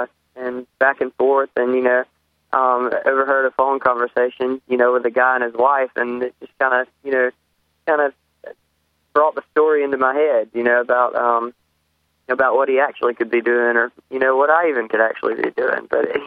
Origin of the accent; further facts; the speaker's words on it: Union Springs, Alabama, United States; I'm from Union Springs, Alabama. It's about 40 miles south of our state capital, Montgomery, Alabama.